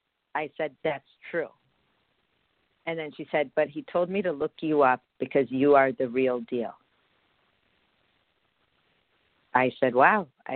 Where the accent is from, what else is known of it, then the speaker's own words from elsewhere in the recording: Palestine; I'm from Palestine. I'm a woman